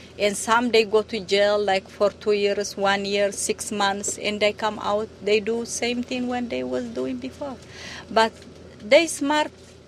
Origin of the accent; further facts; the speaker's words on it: Eritrea; moved away; I'm from Eritrea, East Africa, and I came 1985 here.